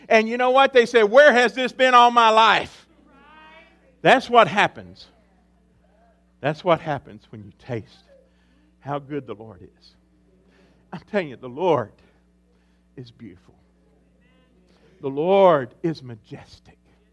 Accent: Texas, United States; Now, back where I was raised in Deep East Texas, behind the green curtain, in Deep East Texas

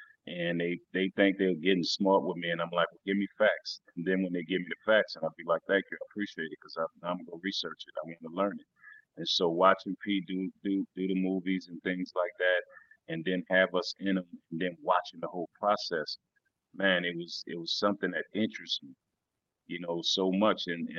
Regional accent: New Orleans, Louisiana, United States; accent: down south dialect; For me, it was even harder than most artists that from New Orleans, because I'm from New Orleans, but I started rapping on the East Coast when I was in the military.

